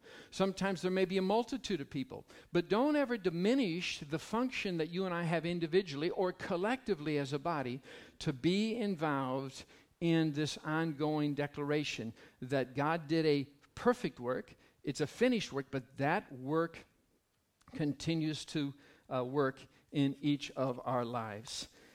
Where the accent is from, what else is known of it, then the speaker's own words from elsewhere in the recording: Michigan, United States; It's in my hometown of Michigan.